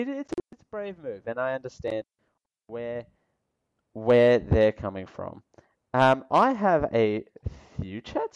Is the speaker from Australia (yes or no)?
yes; Australia; I'm from Australia.